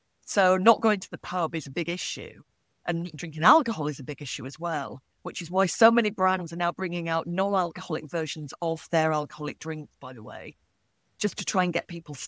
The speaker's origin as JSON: {"language": "English", "region": "Yorkshire and the Humber", "country": "United Kingdom", "said": "I'm from North Yorkshire originally, and I'm really fortunate in that the village where my family are, there are two pubs that are viable and that are really well supported. It's a really small village"}